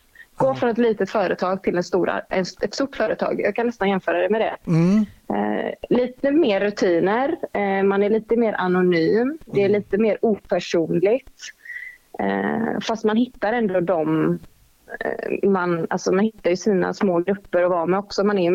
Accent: Gothenburg, Västra Götaland County, Sweden; jag spelade mycket för att jag var från Göteborg

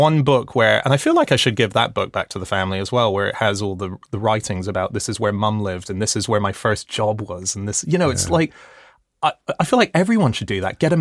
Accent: Hong Kong; I grew up in Hong Kong, which was a very bizarre place to grow up in.

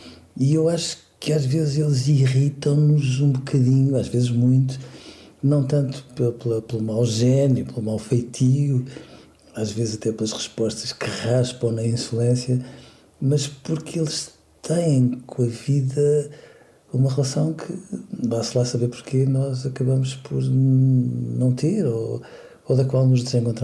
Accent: Leiria, Portugal; Veja, eu cresci em Leiria, que é uma cidade que entretanto deu um pulo e que se desempoeirou, mas que era uma cidade muito pequenina mesmo.

